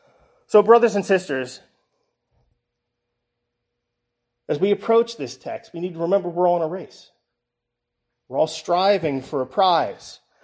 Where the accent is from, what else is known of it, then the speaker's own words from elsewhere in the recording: Scotland, United Kingdom; Being a Scot, this is quite fun to learn and read about famous Scotsmen.